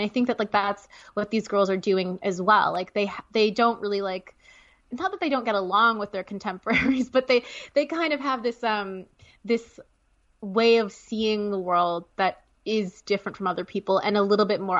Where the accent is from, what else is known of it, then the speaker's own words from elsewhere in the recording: Canada; because I'm Canadian.